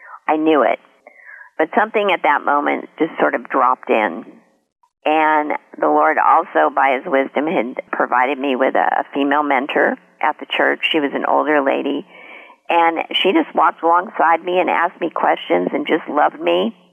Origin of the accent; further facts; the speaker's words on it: California, United States; now in Ohio, United States; So I relocated from Southern California to Ohio.